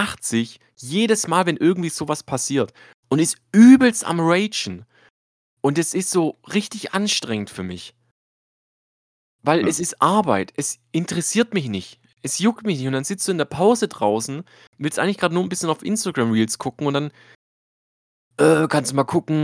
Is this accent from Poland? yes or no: yes; Poland; Ja, ich bin Pole.